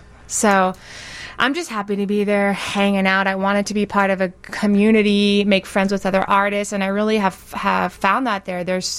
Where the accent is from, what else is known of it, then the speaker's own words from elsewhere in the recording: Gainesville, Florida, United States; I'm from Gainesville, Florida.